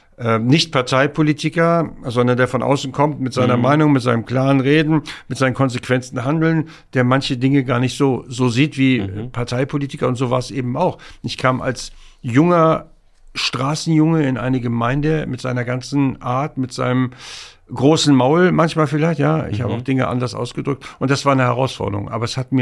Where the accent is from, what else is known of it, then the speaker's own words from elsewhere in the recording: Hamburg, Germany; Also erstmal bin ich auf St. Pauli groß geworden in Hamburg, also dem größten prostituierten Viertel von Europa.